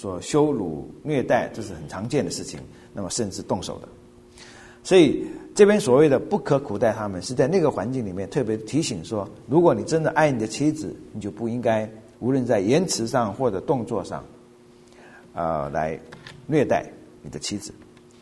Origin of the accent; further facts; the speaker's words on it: China; now in United States; 我们从中国来的人